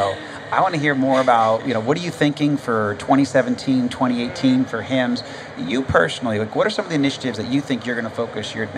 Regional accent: Georgia, United States; We're both from Georgia in the Atlanta region, and Tom's obviously our congressional member.

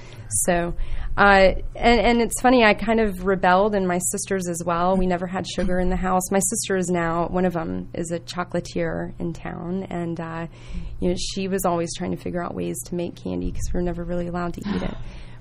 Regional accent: Atlanta, Georgia, United States; But I have five sisters, and we are all from Atlanta, Georgia, and … from Dunwoody.

